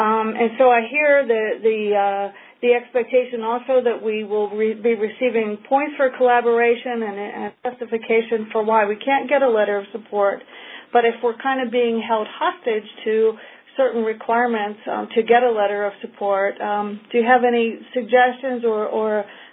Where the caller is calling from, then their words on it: Maryland, United States; I'm from Western Maryland.